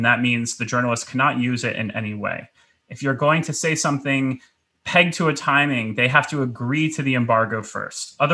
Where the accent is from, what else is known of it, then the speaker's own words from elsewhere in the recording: New York City, New York, United States; as a New Yorker, let's say I'm a Knicks fan.